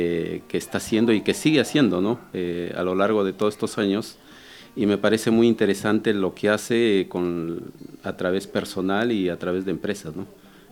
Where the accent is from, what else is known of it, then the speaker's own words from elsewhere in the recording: Santiago de Chuco, La Libertad, Peru; also born or lived in Trujillo; soy de Perú, de Trujillo, de un pueblo, Santiago de Chuco, la Sierra de la Libertad.